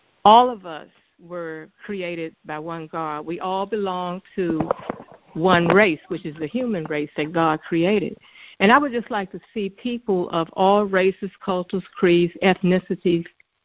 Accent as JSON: {"language": "English", "town": "Washington", "region": "District of Columbia", "country": "United States", "tie": "born there", "said": "Okay, I was born in Washington, D.C., but I currently live in Southern Maryland, which is right outside the nation's capital."}